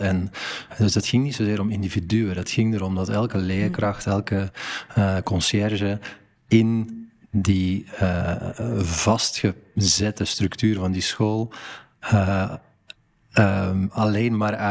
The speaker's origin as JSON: {"language": "Dutch", "town": "Mechelen", "region": "Antwerp", "country": "Belgium", "tie": "born or raised there", "said": "Dat speelde heel erg in de stad Mechelen waar ik opgroeide."}